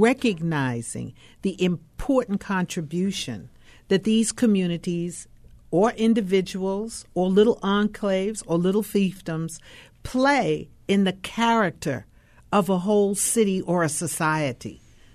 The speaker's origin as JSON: {"language": "English", "region": "New York", "country": "United States", "tie": "born or raised there", "lives_now": "Baltimore, United States", "said": "I'm a transplant. So I came from New York, and I grew up in a city where, you know, it was supposed to be the melting pot."}